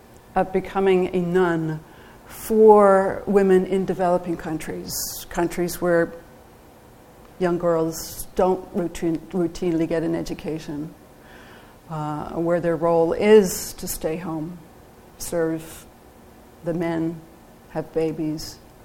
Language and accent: English; Ireland; growing up in Ireland, you know, where higher education was not a priority for the women in the family